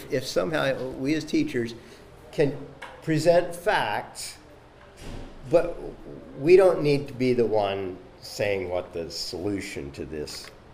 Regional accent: California, United States; I'm from California, so that's kind of a sensitive subject with me.

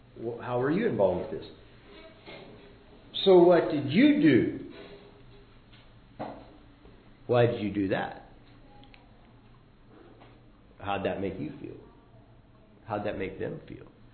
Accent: Kansas, United States; I used to do quite a bit of hunting. I grew up in Kansas.

